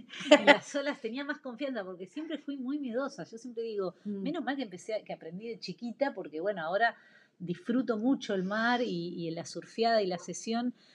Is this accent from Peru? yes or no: no; Argentina; Y no, soy de Argentina, y bueno, compito